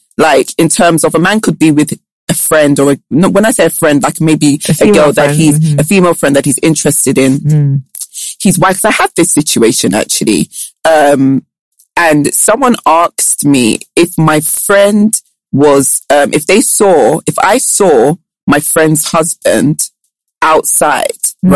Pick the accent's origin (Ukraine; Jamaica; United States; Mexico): Jamaica; now in Nigeria; I've already said I grew up in Jamaica, and that includes men as well. I hadn't dated a Nigerian before I got to Nigeria.